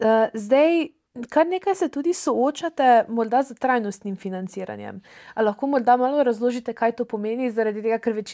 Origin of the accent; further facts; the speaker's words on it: Celje, Savinja, Slovenia; ker sem iz Celja